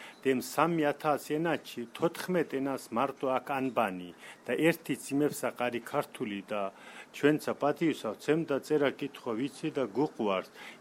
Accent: Fereydan, Isfahan, Iran; ირანიდან ვართ, ფერეიდანიდან, ქართველები ვართ, იქ ცხოვრობ.

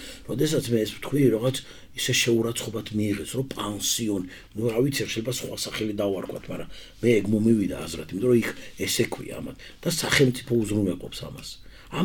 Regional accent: Batumi, Adjara, Georgia; მე გავიზარდე ძველ ბათუმში და ვიცი სად რა როგორ. ყველა ეზოში ვართ ნამყოფი ჩვენ და ყველა ეზოში ვიღავით გაზდილი და დავრბოდით. და ამიტომ 5-6 ენაზე ვსაუბრობდით ბავშვობაში ჩვენ.

